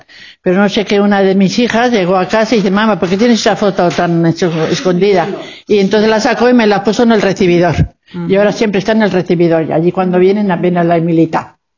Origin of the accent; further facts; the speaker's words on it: Torre de Peñafiel, Castile and León, Spain; Pues me la hice en un pueblo que, mi pueblo se dice Torre de Peñafiel, pero me la hicieron en Peñafiel.